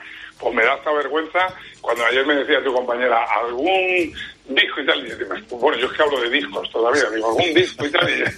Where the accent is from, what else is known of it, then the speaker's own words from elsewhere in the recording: Cabra, Andalusia, Spain; Y luego, pues me gusta ir a mi pueblo, a Cabra, a la feria.